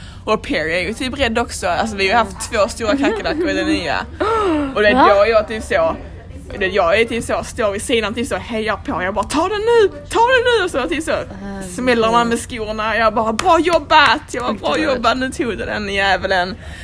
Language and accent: Swedish; Sweden; Alltså jag kommer ihåg, för det har vi liksom inte hemma i Sverige i typ husen och sånt liksom.